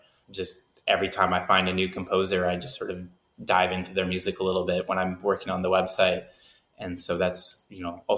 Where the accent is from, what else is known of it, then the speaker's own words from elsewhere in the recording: Canada; I grew up in Canada.